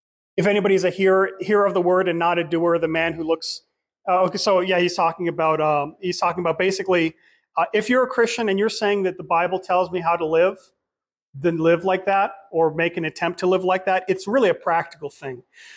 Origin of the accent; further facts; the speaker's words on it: Los Angeles, California, United States; When I grew up in Los Angeles, this was a big problem, is we'd have a lot of Roman Catholics